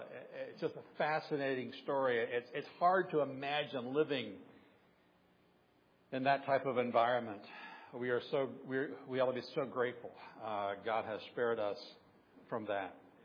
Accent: Ohio, United States; I grew up in Southern Ohio, far away from any tropical beaches, beautiful ocean waters.

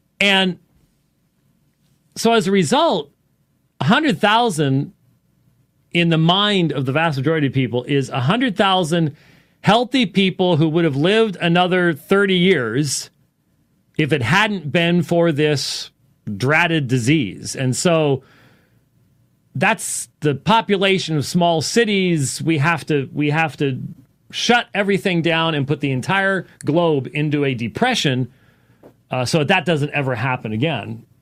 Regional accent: Minneapolis, Minnesota, United States; born there; I hate to see that in my my home, the town of my birth. But yeah, I was born in Minneapolis.

